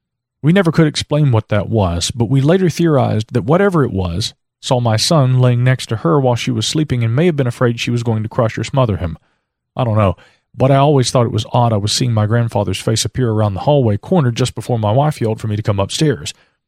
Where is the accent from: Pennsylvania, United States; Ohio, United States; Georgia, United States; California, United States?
Ohio, United States; also born or lived in Cincinnati; So in January of 2001, we packed up and headed back to my hometown in southern Ohio and moved into my grandmother's empty house.